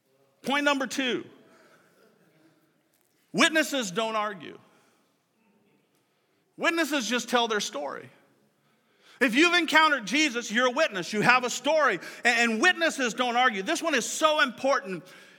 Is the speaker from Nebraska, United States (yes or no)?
yes; Kearney, Nebraska, United States; You can go back to my hometown of Kearney, and you can talk to the people who knew me back then.